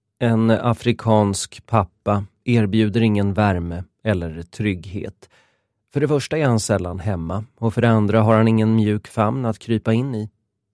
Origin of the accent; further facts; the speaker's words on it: Galkayo, Mudug, Somalia; en by längs vägen som gick mellan min hemstad Galkayo och kuststaden Hobio.